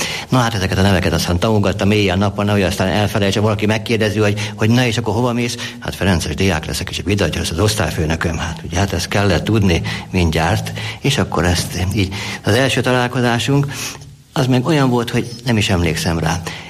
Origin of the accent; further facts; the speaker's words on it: Óbuda, Budapest, Hungary; Én óbudai vagyok, Óbudán lakom, laktam hosszú éveken keresztül